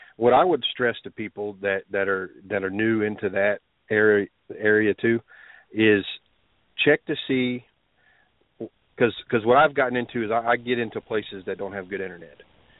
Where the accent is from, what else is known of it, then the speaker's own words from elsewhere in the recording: Texas, United States; He's from Utah. I'm from Texas. We were both driving through Amarillo.